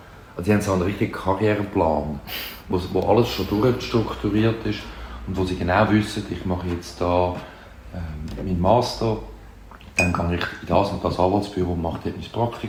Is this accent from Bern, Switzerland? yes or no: no; Zurich, Switzerland; Im Seefeld.